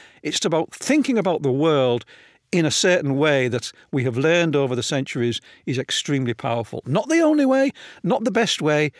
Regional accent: Hull, Yorkshire and the Humber, United Kingdom; Yeah, I was born in Hull in what apparently was the worst snowstorm of the decade in 1947.

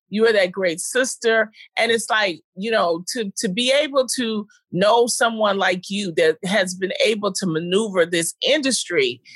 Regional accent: Detroit, Michigan, United States; And more importantly, I'm from the Brewster Projects.

